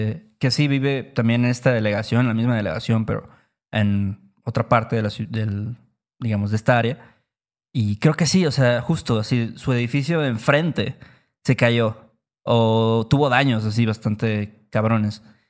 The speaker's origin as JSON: {"language": "Spanish", "country": "Mexico", "tie": "born there"}